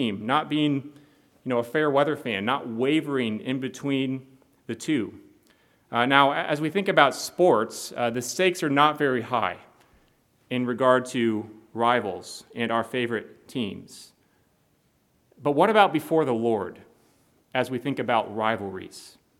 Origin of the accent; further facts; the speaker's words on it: Davenport, Iowa, United States; Where I grew up in Davenport, Iowa, there were lots of Bears fans around us in our area. My hometown is only about 2.5 hours west of Chicago